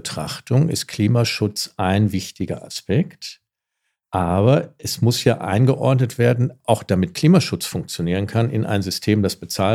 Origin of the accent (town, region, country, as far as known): Germany